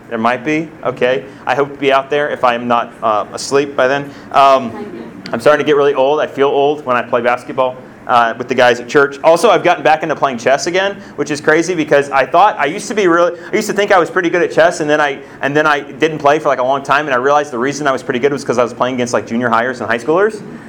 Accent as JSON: {"language": "English", "region": "South Carolina", "country": "United States", "tie": "born or raised there", "said": "I'm a Southerner. I grew up in South Carolina. I am a Southerner at heart. It's just who I am."}